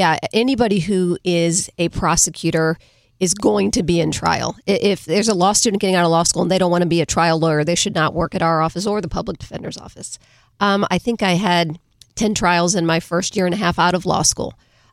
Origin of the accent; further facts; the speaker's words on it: St. Louis, Missouri, United States; Prior to that, I grew up in St. Louis.